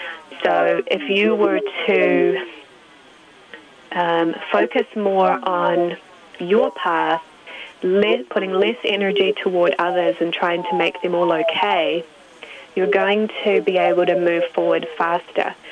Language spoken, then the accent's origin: English; Christchurch, Canterbury, New Zealand; I grew up in Christchurch, New Zealand